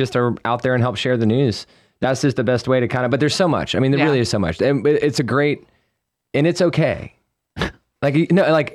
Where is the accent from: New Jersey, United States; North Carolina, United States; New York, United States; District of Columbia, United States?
North Carolina, United States; Salisbury; Yeah, I'm from Salisbury, so like